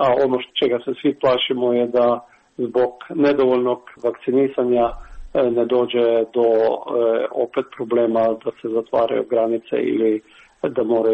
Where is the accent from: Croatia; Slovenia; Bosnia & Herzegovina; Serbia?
Slovenia; Krško, Lower Sava; recimo ja koji dolazim iz Krškog